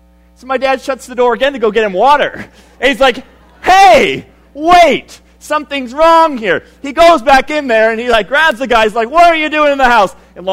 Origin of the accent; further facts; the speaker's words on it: Senegal; growing up in Senegal.